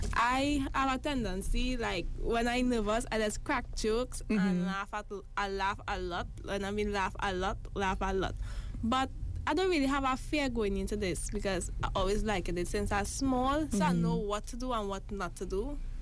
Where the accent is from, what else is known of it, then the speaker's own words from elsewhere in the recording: Port of Spain, Trinidad & Tobago; Port of Spain, of course, that is my hometown. I grew up born in Port of Spain.